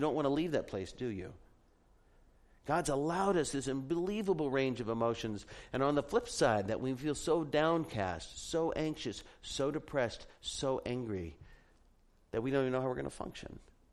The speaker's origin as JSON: {"language": "English", "region": "Arizona", "country": "United States", "tie": "born or raised there", "said": "I grew up in Arizona, so the concept of body surfing is extremely foreign because there's no place to surf in Arizona"}